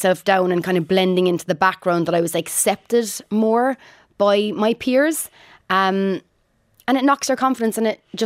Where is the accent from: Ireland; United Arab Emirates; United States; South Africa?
Ireland; accent: Irish; I was always told at the start of my career not to sing in my Irish accent, that my diction was shocking.